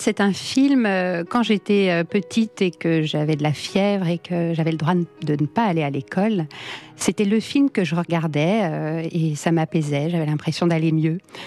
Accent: Liffré, Brittany, France; also born or lived in Rennes; Oui, je suis née à Rennes et j'ai grandi juste à côté, à Liffré.

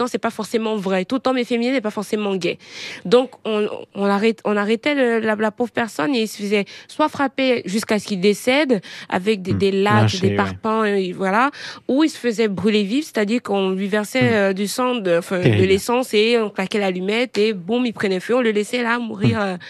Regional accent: Cameroon; je viens du Cameroun et c'est à peu près pareil. J'ai vécu des scènes dans ma vie, étant adolescente même quand j'habitais toute seule à Yaoundé

